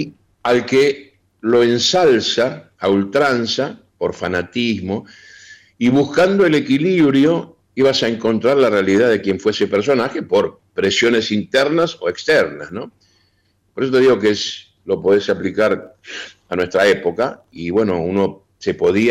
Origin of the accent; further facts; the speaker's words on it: Buenos Aires, Argentina; yo vengo de Buenos Aires, me crié en Floresta, que es un barrio de la capital.